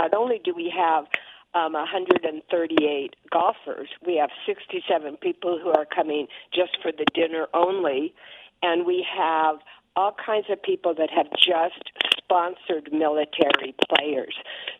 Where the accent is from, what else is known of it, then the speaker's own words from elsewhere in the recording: Cupertino, California, United States; But where we grew up in Silicon Valley and Cupertino, they're renaming the post office after him.